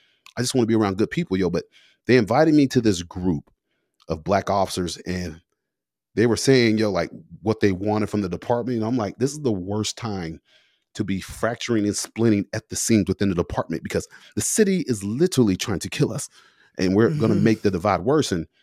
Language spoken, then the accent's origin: English; United States; that's not what I'm about as a Christian or as a cop or as just an American.